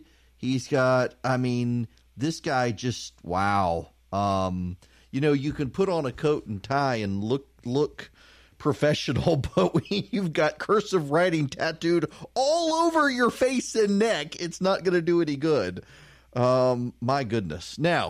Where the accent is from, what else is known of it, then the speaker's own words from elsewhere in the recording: Dubai, United Arab Emirates; I grew up in Dubai.